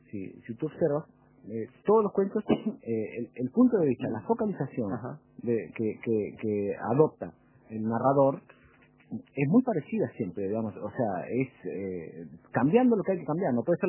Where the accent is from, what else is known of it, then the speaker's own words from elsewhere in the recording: Mercedes, Soriano, Uruguay; nací en Mercedes, así me crié, hasta una etapa muy importante en la vida que es la adolescencia, ¿no? Hasta los 18 años, cuando termina el liceo.